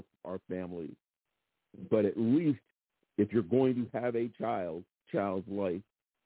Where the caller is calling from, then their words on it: Philadelphia, Pennsylvania, United States; from Philadelphia.